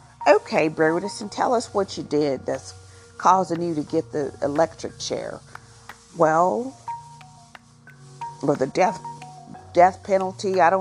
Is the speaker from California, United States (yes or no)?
no; Arkansas, United States; Well, I'd say that I grew up in Arkansas. My parents were both in the church.